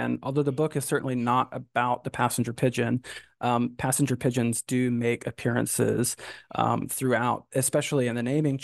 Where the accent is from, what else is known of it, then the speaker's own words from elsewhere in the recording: Georgia, United States; I grew up fly fishing in North Georgia.